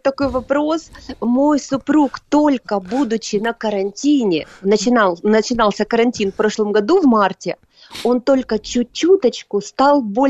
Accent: Vladivostok, Primorsky Krai, Russia; на самом деле я из Дальнего Востока сама, хотя корни из Петербурга и Ростов-на-Дону, но родилась я во Владивостоке.

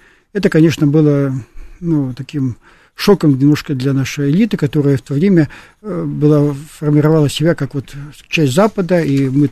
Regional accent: Far East, Russia; Я же Дальневосточник

